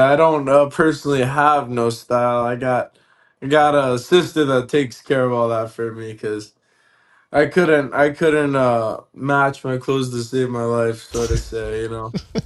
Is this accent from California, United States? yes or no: no; Hawaii, United States; I'm born and raised in Hawaii. I'm Sicilian Armenian.